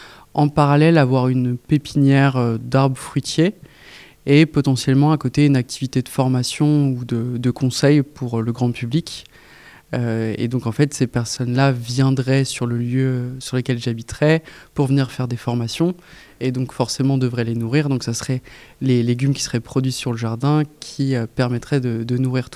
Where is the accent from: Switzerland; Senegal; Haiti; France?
France; Angers, Pays de la Loire; j'ai 28 ans, je suis originaire d'Angers.